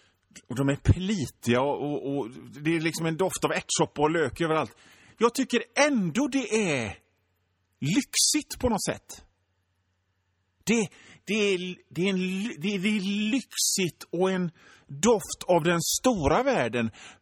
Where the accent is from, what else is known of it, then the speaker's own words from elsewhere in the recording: Hönö, Västra Götaland County, Sweden; jag är uppväxt på Hönö med föräldrar som var ganska snåla.